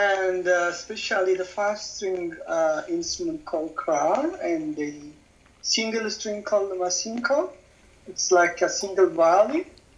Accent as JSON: {"language": "English", "region": "Tigray", "country": "Ethiopia", "tie": "born or raised there", "second_language": "English", "said": "Yeah, I'm growing in the northern part of Ethiopia. It's a region called Tigray region."}